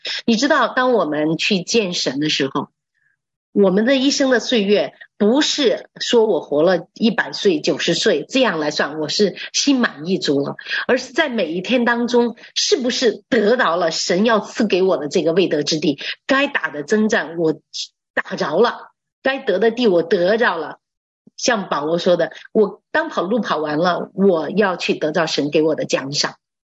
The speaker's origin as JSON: {"language": "Chinese", "country": "China", "moved": "yes", "lives_now": "United States", "said": "我们是从中国来到这里，我们过着，特别佛罗里达，"}